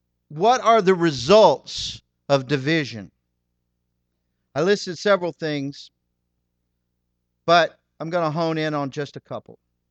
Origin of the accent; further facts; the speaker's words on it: Birmingham, Alabama, United States; I've lived in this city for a long time. I love my city. I love Birmingham. I grew up on Center Street.